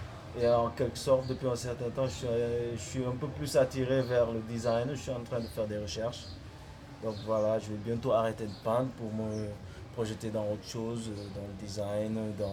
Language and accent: French; Dakar, Senegal; je suis sénégalais, dakarois, médinois. J'habite à Tilène.